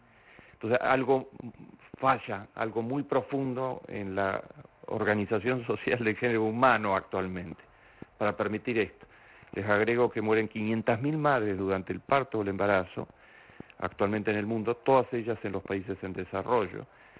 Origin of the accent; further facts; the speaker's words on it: Argentina; En mi país, la Argentina, es el quinto productor de alimentos del mundo.